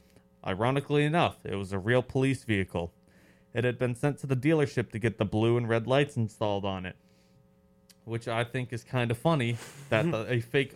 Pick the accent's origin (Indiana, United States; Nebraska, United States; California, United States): Indiana, United States; Brownsburg; Like, for example, Brownsburg, which I'm from, at one time had a undercover red minivan.